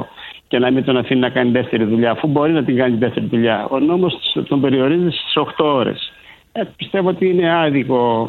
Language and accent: Greek; Greece; Εγώ βλέπω το αντίθετο, δεν ξέρω, εμείς σαν Έλληνες έχουμε μάθει να παραπονιόμαστε και νομίζω άδικα.